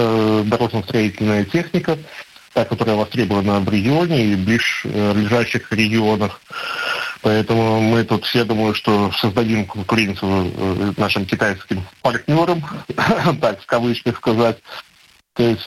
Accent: Belarus; now in Russia; Сам я белорус, хотя уже, наверное, 30 год здесь живу, в Башкортостане. Прикипел, можно уже сказать, к региону.

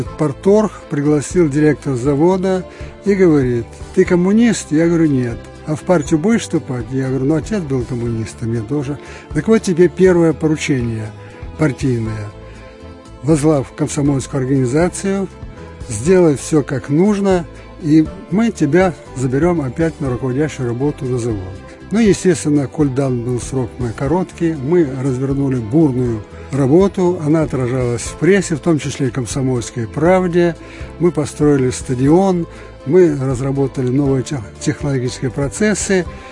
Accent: Gomel Region, Belarus; born there; Я родился на Гомельщине, недалеко от деревни Ветка, основанной старообрядцами, которые там проживают до настоящего времени

